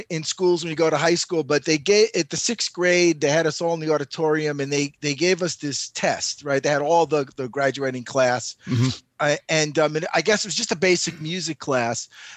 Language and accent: English; Astoria, New York, United States; I grew up in Astoria, Queens.